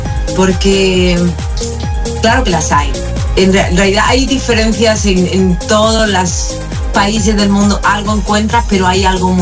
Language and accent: Spanish; Spain; pero yo como española soy europea, pero también latina, de sangre latina